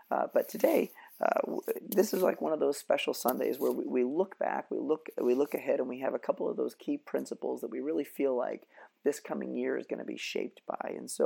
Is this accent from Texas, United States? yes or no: no; West Virginia, United States; also born or lived in West Coast; I was born on the West Coast, and then we moved back east. And for the most part, I grew up in a little tourist town in the eastern panhandle of West Virginia.